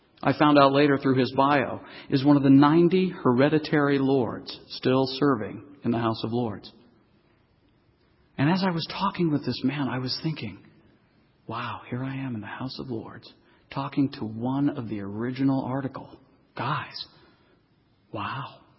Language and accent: English; United States; I was standing in the postcard looking over the Thames as an American.